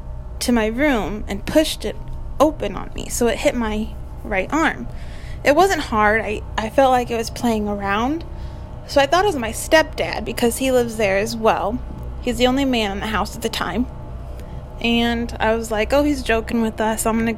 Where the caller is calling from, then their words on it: Galesburg, Illinois, United States; I'm from Galesburg, Illinois.